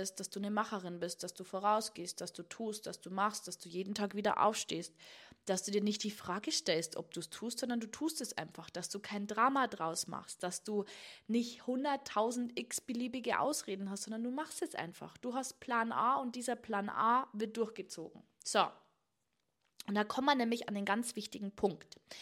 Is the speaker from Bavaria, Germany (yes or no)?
yes; Bavaria, Germany; wie man bei uns in Niederbayern sagt